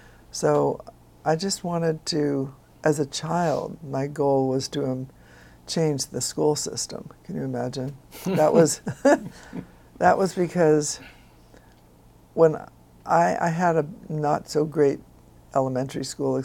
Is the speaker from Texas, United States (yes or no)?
no; New York City, New York, United States; born there; Well, I was born in New York City